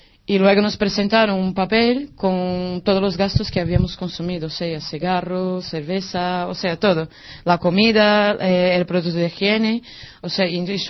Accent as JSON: {"language": "Spanish", "country": "Brazil", "second_language": "Spanish", "moved": "as an adult", "lives_now": "Spain", "said": "Bueno, yo soy brasileña, ¿vale? Tengo 34 años. Yo tenía una vida buena en Brasil, pero como perdí el trabajo no podía seguir la universidad."}